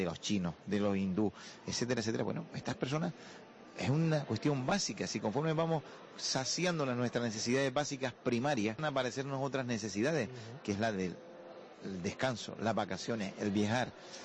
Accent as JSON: {"language": "Spanish", "region": "Canary Islands", "country": "Spain", "said": "como Canarios"}